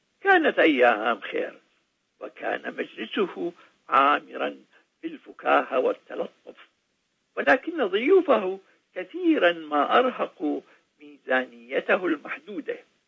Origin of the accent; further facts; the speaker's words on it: Iraq; اسم شائع عندنا في العراق